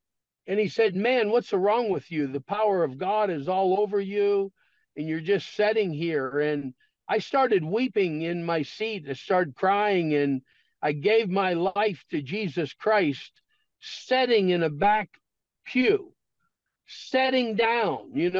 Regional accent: Pennsylvania, United States; So I told my wife, I said, we're moving back to my hometown, Pennsylvania.

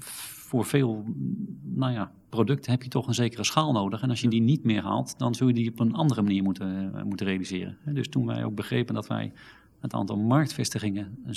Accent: Netherlands; Aan de andere kant moeten we natuurlijk zeker niet als Nederlander denken dat wij te veel snappen van de drie delen die België is.

